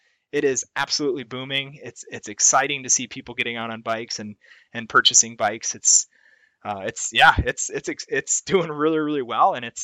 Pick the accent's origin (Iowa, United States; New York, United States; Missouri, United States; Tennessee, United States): Iowa, United States; So I grew up in Iowa